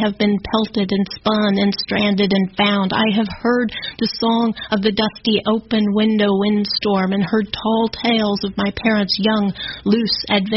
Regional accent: Eskridge, Kansas, United States; I grew up in, I've lived all over the state of Kansas, but I grew up outside of Topeka in a town called Eskridge.

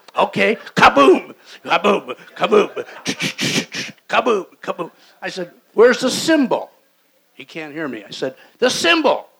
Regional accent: Detroit, Michigan, United States; moved away; I'm from Detroit. Anybody in here from Detroit?

